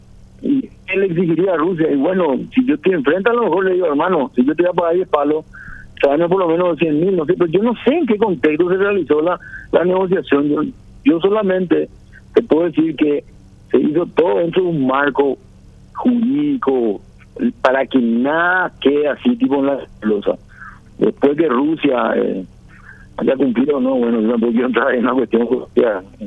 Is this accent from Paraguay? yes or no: yes; Paraguay; como ciudadano paraguayo